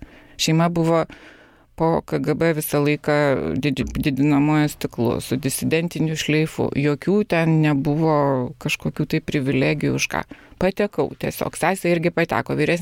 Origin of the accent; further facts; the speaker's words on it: Vilnius, Vilnius County, Lithuania; užaugau Karoliniškėse.